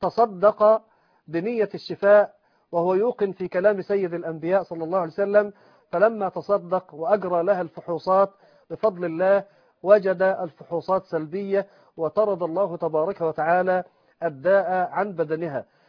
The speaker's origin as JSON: {"language": "Arabic", "country": "Egypt", "said": "لقد التقيت بحامل من حملة القرآن في محافظة الغربية عندنا في مصر"}